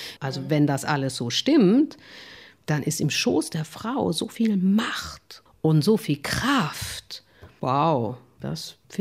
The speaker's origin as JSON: {"language": "German", "country": "Austria", "said": "Ich komme ja aus Österreich"}